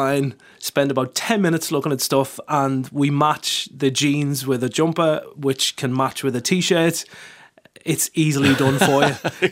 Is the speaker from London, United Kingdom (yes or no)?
no; Liverpool, North West England, United Kingdom; moved away as an adult; now in Ireland; I moved when I was 18 from Liverpool, yeah.